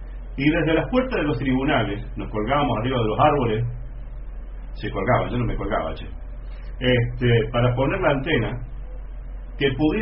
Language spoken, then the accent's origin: Spanish; Estancia Vieja, Córdoba, Argentina; En mi pueblo, en Estancia Vieja, han puesto dos radios